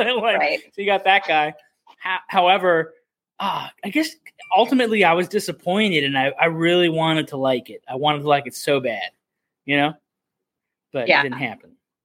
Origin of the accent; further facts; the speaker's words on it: Arizona, United States; I grew up in Arizona, man. Rattlesnakes, scorpions, spiders, they don't really bother you.